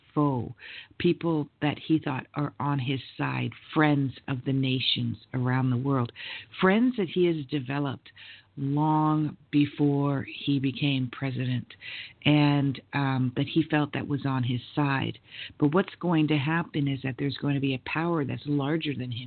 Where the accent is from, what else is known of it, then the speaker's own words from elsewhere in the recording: Canada; I mean, I'm not American, I'm actually Canadian, but they're going to be all affected by it.